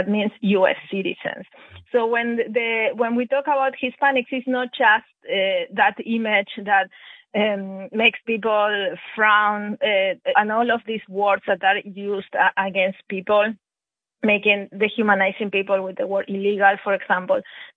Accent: Argentina; I am personally from Argentina.

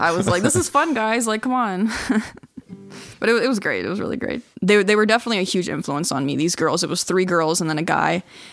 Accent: South Carolina, United States; moved away as an adult; now in Cape Town, South Africa; So I'm from South Carolina. I lived there my whole life. And then in 2021, the end of 2021, I decided to move to Cape Town.

